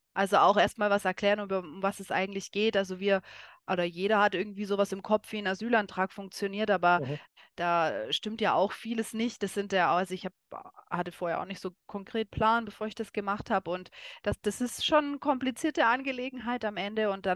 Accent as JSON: {"language": "German", "town": "Nuremberg", "region": "Bavaria", "country": "Germany", "tie": "born or raised there", "lives_now": "Tautenbronn, Germany", "said": "Gebürtige Nürnbergerin, jawohl."}